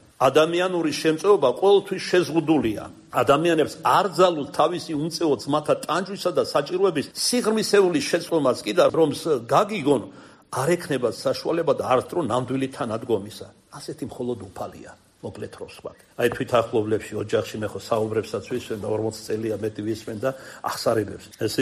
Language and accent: Georgian; Kartli, Georgia; ქართლელი ვარ, ქართულად ვეთქვი.